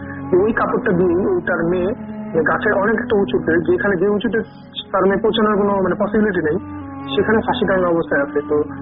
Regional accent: Dinajpur, Rangpur Division, Bangladesh; now in Dhaka, Bangladesh; আমি ঢাকা পলিটেকনিকে ফাইনালের একজন স্টুডেন্ট। আমার হোমটাউন দিনাজপুরে

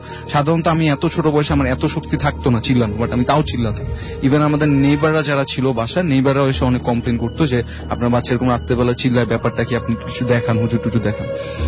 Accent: Dhaka, Dhaka Division, Bangladesh; আমি এসেছি ওয়েস্ট ধানমন্ডি সংকট থেকে kindly doing my A levels from private

